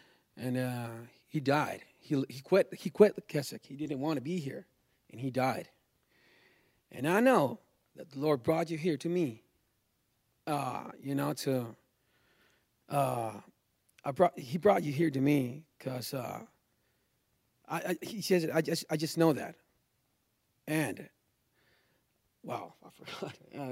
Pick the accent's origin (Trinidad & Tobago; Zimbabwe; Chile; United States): Chile; So I talked with the pastor, and I said, I'm from Chile. I just came here, and I need a place to stay until the 24th, you know.